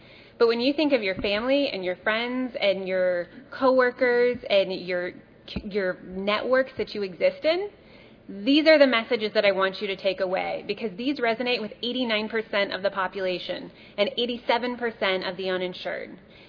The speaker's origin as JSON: {"language": "English", "region": "Pacific Northwest", "country": "United States", "said": "I'm from the Northwest, feel a little upset that they're beating us right now"}